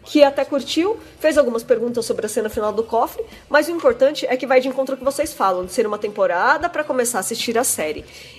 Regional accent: Varjota, Ceará, Brazil; tenho 22 anos e sou de Varjota, interior do Ceará.

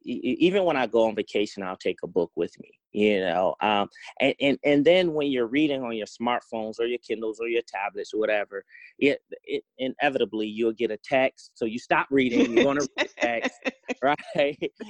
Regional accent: Detroit, Michigan, United States; I'm from Detroit originally, as my bio says.

